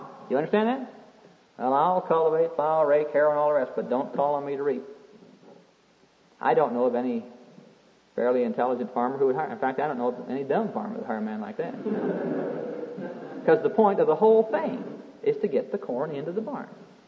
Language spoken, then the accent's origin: English; Iowa, United States; I'm from Iowa. And we had a farmer back there.